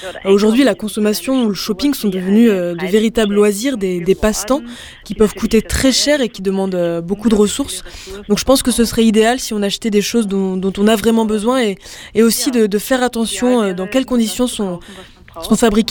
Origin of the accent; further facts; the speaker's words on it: Austria; ça s'est pas seulement passé dans ma ville natale, je l'avais observé aussi dans d'autres villes en Autriche